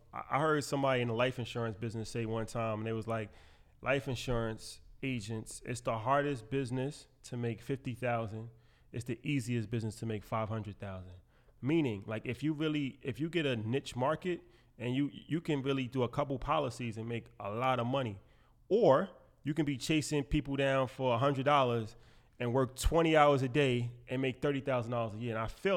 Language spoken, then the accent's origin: English; New York, United States; like, you know, we're from New York and starting out like in business for me